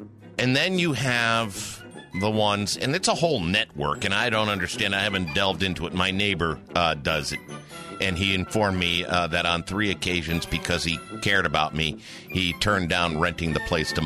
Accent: United States; I said, but I'm American.

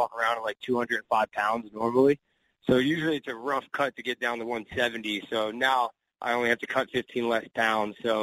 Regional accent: Marlton, New Jersey, United States; Yeah, I'm from Marlton, New Jersey, but my gym's in Washington Township, right in Sewell.

